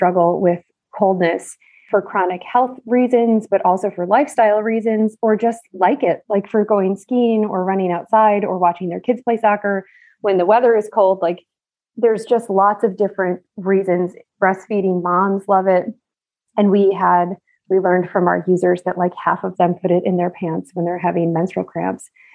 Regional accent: Buffalo, New York, United States; I grew up in Buffalo, New York. So it's like part of my person.

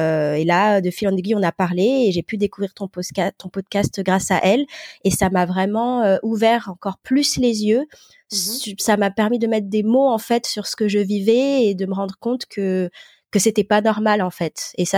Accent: Madagascar; moved away as an adult; now in France; Je suis originaire de Madagascar, donc je suis née là-bas et je suis venue en France faire mes études après le bac, donc à mes 18 ans.

